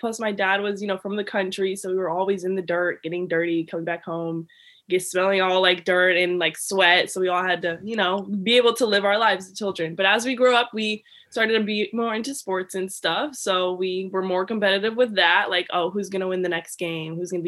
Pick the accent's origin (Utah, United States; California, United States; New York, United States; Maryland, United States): Maryland, United States; Yes, all my life.